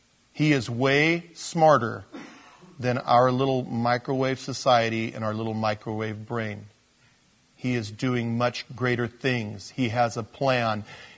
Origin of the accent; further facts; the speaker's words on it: Porterville, California, United States; I think about my hometown, Porterville, California. I know I'd just be a big failure there. Why? Everybody saw me grow up there.